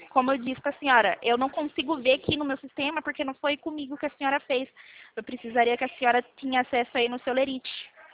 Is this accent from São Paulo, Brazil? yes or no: yes; São Paulo, Brazil; Eu sou de São Paulo.